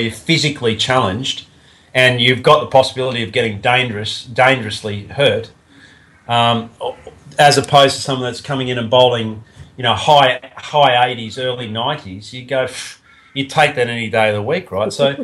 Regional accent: Kingaroy, Queensland, Australia; I went home to Kingaroy, where my hometown is, just over this week, and saw my parents who live on a, you know, 800 odd acre property, and on that property we actually live on the side of a volcano.

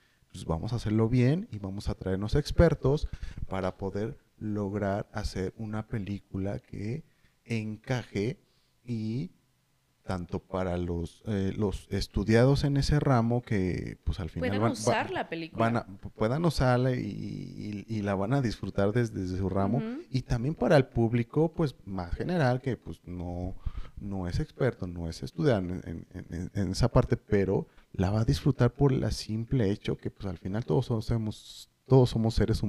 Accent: Mexico; al menos nosotros como mexicanos

